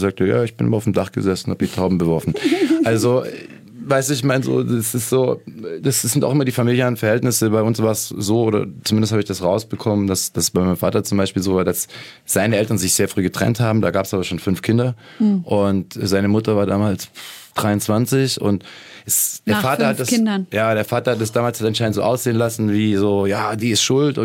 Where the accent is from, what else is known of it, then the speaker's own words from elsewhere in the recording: Lake Constance, Germany; ich bin am Bodensee aufgewachsen in der Gegend und da gab es das überall.